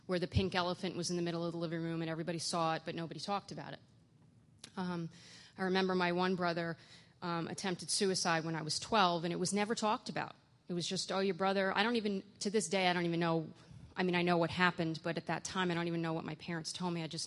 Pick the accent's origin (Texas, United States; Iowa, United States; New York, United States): New York, United States; Forest Hills; I grew up in Forest Hills, New York, which is about 20 minutes outside of New York City. And my story is very similar to many in that I grew up in an alcoholic home.